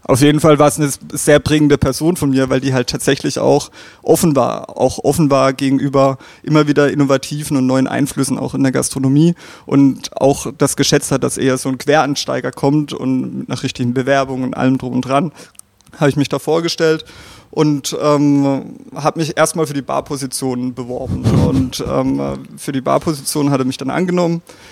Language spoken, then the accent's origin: German; Bruchsal, Baden-Württemberg, Germany; also born or lived in Darmstadt; ursprünglich komme ich aus der Region Karlsruhe-Heidelberg, aus dem beschaulichen Bruchsal. Eine Monopolgeschichte für Spargel und Erdbeeren und natürlich auch ein bisschen Weinregion.